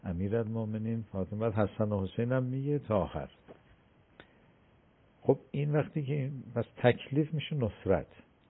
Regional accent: Kerman, Iran; من یادم ما کرمانی هستیم

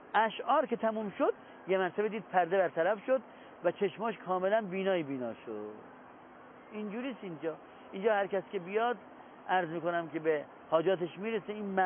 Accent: Iran; now in Qom, Iran; ما ایرانی هستیم، خصوصا در قم زندگی میکنیم، یا فامیل من منتسب به وجود مقدس حضرت رضا است،

